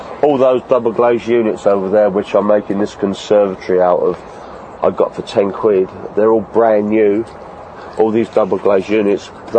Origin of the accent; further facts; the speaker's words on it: London, United Kingdom; Yeah, I'm from London originally, but I've lived up here since 1966.